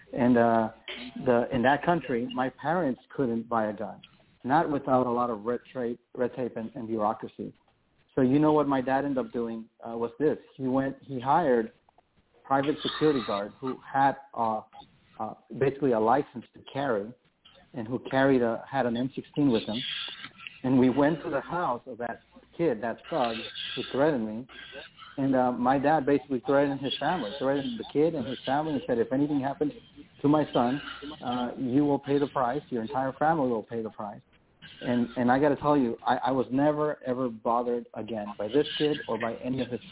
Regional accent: Honduras; When I was actually growing up in Honduras, and as I told you, in that country, we did not have a U.S. Constitution.

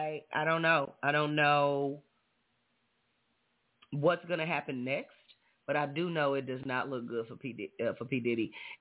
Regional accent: Fort Worth, Texas, United States; You know, we're both from Texas. You know, both, you know, she's raised in Houston. I'm raised in Dallas, Fort Worth specifically.

